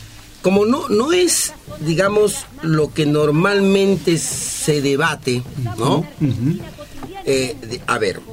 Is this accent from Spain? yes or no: no; Peru; porque soy ciudadano peruano, ¿no?